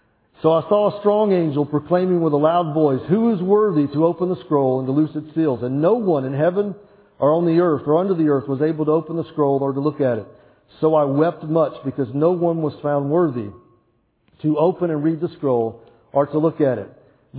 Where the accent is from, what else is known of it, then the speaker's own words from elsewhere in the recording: the South, United States; accent: southern; So don't let my southern accent get you.